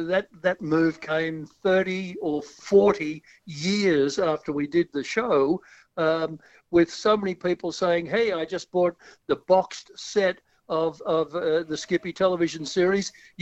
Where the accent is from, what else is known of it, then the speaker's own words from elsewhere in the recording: Fairlight, New South Wales, Australia; I was born and raised in Fairlight.